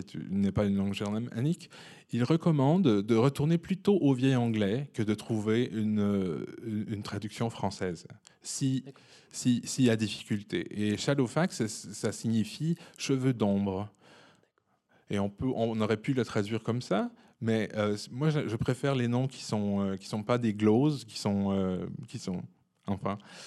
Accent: Quebec, Canada; évidemment je viens du Québec, j'ai une proximité plus grande avec l'anglais

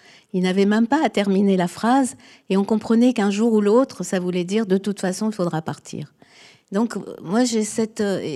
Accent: France; Est-ce que je suis étrangère, moi qui suis née dans ce pays, qui ai grandi dans ce pays? Bon, évidemment, je suis française, mais j'ai l'impression d'être aussi... Il y a une part de moi qui est vraiment ancrée en Tunisie, puisque mes parents sont là aussi depuis des siècles

